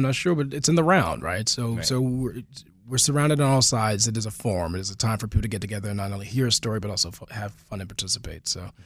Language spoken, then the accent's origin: English; East Coast, United States; also born or lived in Connecticut / Georgia / Maryland; Oh, I grew up and down the East Coast, all over from Connecticut all the way down to Georgia. But I went to high school in Howard County at Centennial High School.